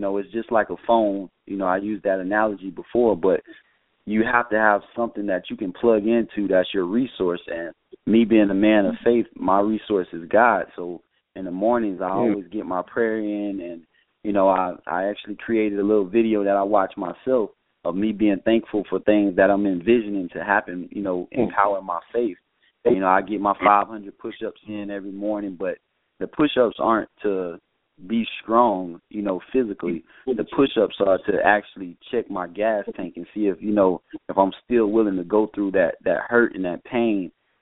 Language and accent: English; Fort Myers, Florida, United States; I'm from Fort Myers, Florida. So the FM was, you know, my hometown is Fort Myers, Florida.